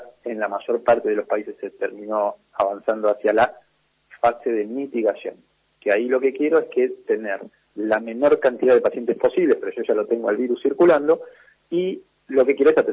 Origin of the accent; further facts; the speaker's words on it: Argentina; porque somos argentinos